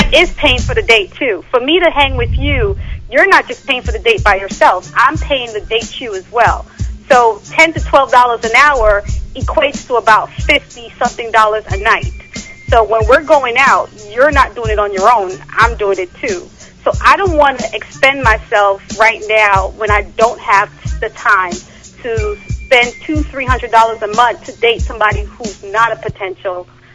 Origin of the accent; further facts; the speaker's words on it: New York, United States; now in Maryland, United States; No, I'm from the islands, and then I grew up in New York. So Maryland, I'm the only one here.